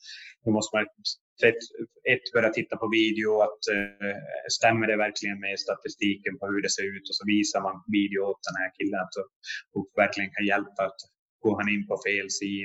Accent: Haparanda, Norrbotten County, Sweden; Jag kom från Haparanda, hade inte med familjen.

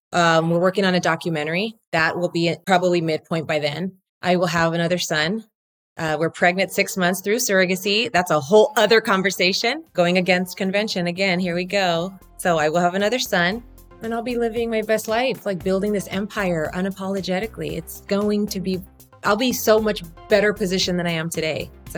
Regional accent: Whittier, California, United States; And I grew up in Whittier, where the girls are prettier.

